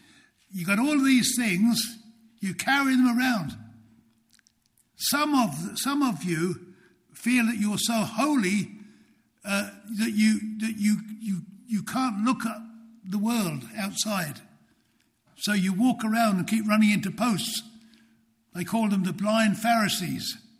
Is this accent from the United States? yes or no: no; United Kingdom; because I'm British. British people are skeptical.